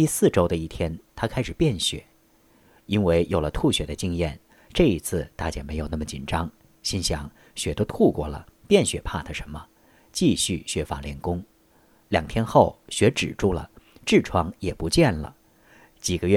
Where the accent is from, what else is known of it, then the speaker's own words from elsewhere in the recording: Taiwan; 我来自台湾，